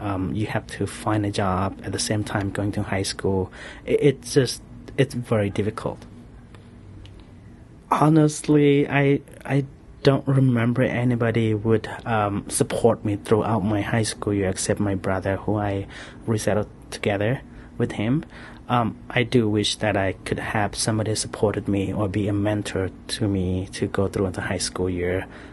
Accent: Myanmar; now in United States; I'm originally from Burma, now called Myanmar. I live in the United States for about 15 years.

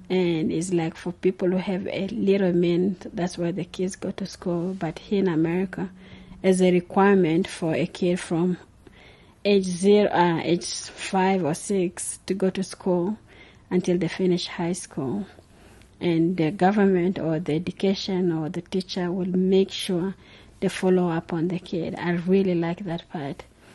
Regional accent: DR Congo; now in Colorado Springs, United States; I'm originally from Democratic Republic of the Congo, and I live in Colorado Springs, Colorado. So we just first came here in the United States in 2000, July.

